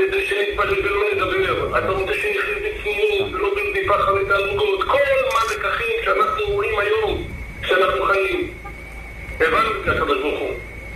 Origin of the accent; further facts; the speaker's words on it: Bat Yam, Tel Aviv District, Israel; לפני 50 שנה כשהייתי ילד קטן בבת ים